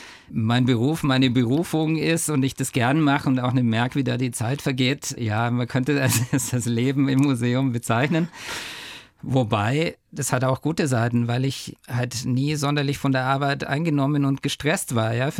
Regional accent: Germany; accent: German; ich habe damals einen sehr deutschen Akzent auch gehabt

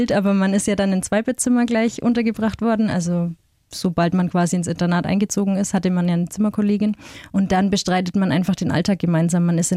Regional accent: Bavaria, Germany; wenn man sich vorstellt und sagt, ich bin aus dem Fichtelgebirge, dann überlegen die...

